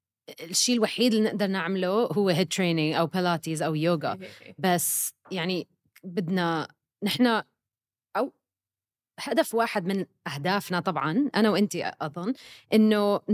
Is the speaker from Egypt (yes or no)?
no; Dubai, United Arab Emirates; ولدت وربيت بدبي، بعدين سافرت على تورونتو ونيويورك للجامعة ودرست ديزاين، تصميم جرافيك ديزاين.